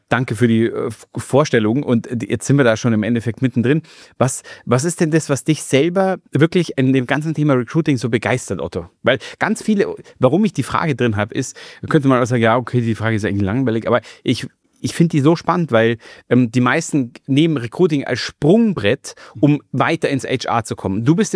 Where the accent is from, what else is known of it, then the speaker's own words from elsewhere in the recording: Munich, Bavaria, Germany; born there; Als geborener Münchner, was soll ich da sagen?